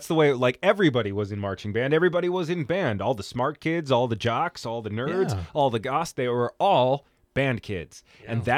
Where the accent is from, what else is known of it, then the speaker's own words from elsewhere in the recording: Park Falls, Wisconsin, United States; And my hometown, Park Falls, took it very seriously.